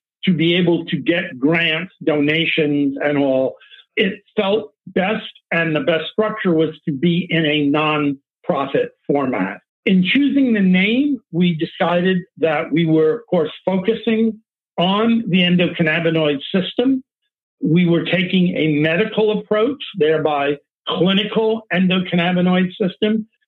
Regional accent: Palo Alto, California, United States; I've come from the Bay Area. I grew up in Palo Alto

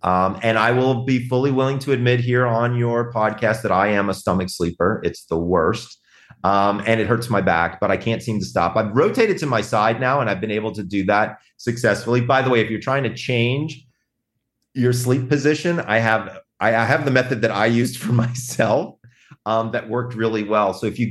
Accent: the South, United States; I'm from the South.

